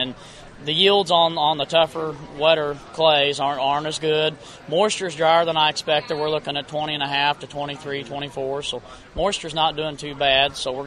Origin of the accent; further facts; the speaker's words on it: Carrollton, Missouri, United States; I'm from Carrollton, Missouri.